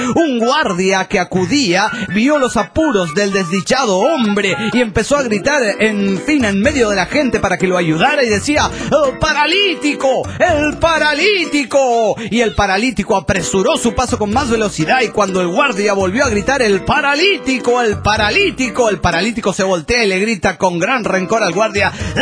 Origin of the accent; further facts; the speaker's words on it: Monterrey, Nuevo León, Mexico; de Monterrey, Nuevo León, México.